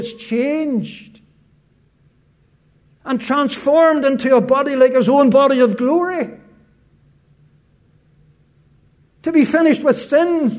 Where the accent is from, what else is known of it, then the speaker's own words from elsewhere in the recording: Ireland; moved away; You know, when I came from Ireland here for the first time, I didn't know if they believed in this truth of the rapture